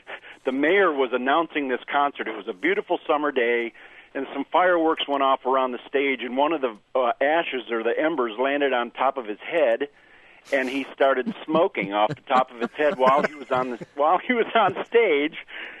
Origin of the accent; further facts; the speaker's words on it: Cleveland, Ohio, United States; But I just wanted to kind of bring up the fact that Cleveland was and always will be my hometown, and I still love it.